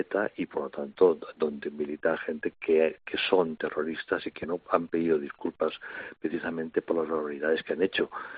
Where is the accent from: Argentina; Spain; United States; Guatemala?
Spain; Y para nosotros como españoles es posiblemente la humillación más grave